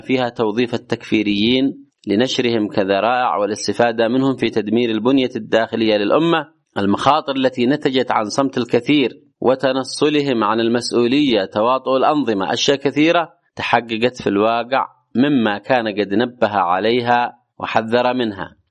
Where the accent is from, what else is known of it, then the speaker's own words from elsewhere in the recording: Yemen; على مستوى بلدنا اليمن